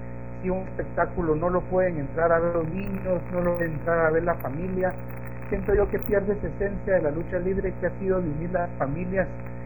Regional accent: Guatemala; y los ha derrotado en mi país, ¿verdad?

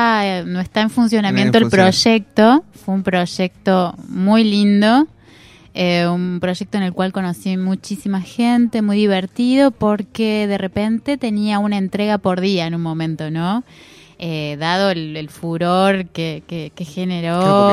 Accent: Concordia, Entre Ríos, Argentina; now in Córdoba, Argentina; a lo largo de estos años de estar en Córdoba. Yo soy de Entre Ríos, de Concordia

